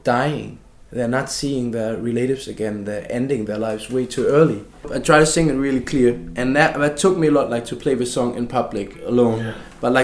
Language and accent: English; East Germany, Germany; English is a second language; And me as an example, I'm from East Germany.